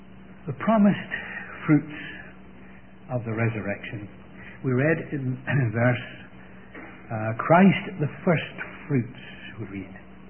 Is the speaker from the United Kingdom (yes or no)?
yes; Scotland, United Kingdom; being a Scotsman, I had to devise some means for providing pocket money for these kids